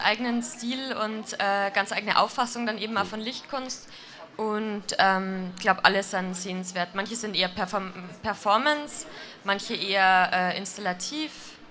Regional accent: Bavaria, Germany; moved away as an adult; now in Aix-en-Provence, France; Aber eigentlich komme ich aus Niederbayern, deswegen.

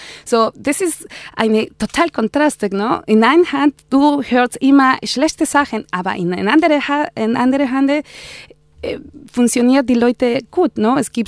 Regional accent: Oaxaca, Mexico; German is a second language; ich komme aus Mexiko, ich komme aus Süden, ich komme aus Oaxaca.

